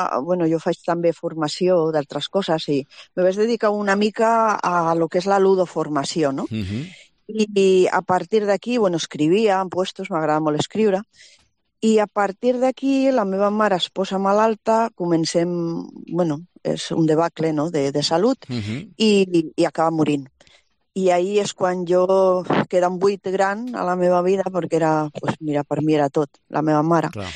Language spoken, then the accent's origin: Catalan; Borja, Aragon, Spain; born there; now in Catalonia, Spain; Jo sóc nascuda al Campo de Borja. Ah? Bon vi, una terra a l'imperi de la Garnatxa, sí, sí. Una terra de vi, també. I bueno, de ahí estan els meus arrels, a Borja. Però bueno, porto molts anys aquí a Catalunya, eh?